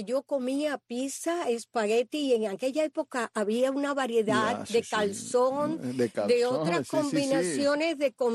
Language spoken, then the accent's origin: Spanish; Santiago de Las Vegas, Havana, Cuba; eso es lo que parece mi pueblo hoy en día. Santiago de Las Vegas parece que ha sufrido un bombardeo, las calles totalmente destrozadas. Un pueblo que tenía dos parques.